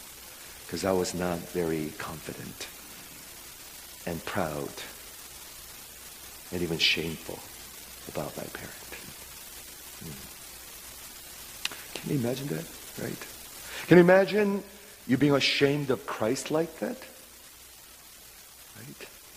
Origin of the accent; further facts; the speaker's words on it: Chicago, Illinois, United States; When I was growing up in Chicago area, this is many years ago, when I was about 14 years old, 15 years old